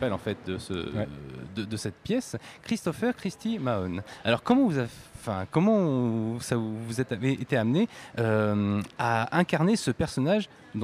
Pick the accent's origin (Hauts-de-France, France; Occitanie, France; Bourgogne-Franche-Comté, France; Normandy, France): Hauts-de-France, France; Ça me rappelle mon enfance en Picardie.